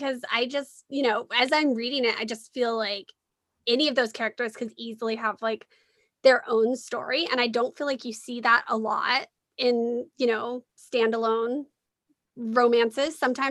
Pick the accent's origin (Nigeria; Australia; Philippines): Philippines; the extended family, the moms, the dads, you know, the cousins, because we're Filipino. So everybody's a cousin.